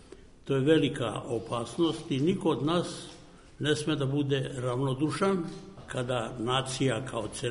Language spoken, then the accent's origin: Serbian; Kosovo; ja sam sa Kosova prognan, moje ognjište tamo trajalo je vekovima.